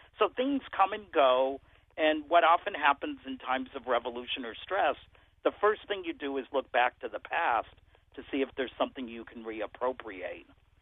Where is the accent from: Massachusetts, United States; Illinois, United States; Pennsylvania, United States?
Pennsylvania, United States; I'm from Pennsylvania, so I think it's a beautiful flag.